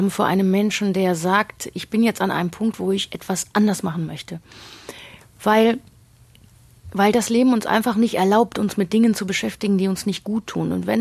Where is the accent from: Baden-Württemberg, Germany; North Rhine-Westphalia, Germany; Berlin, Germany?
North Rhine-Westphalia, Germany; Krefeld; in der Onkologie in Krefeld, in meiner Heimatstadt.